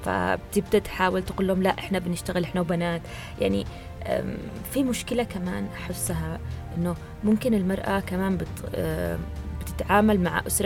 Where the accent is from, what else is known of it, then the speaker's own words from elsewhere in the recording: Yemen; وخاصة عندنا باليمن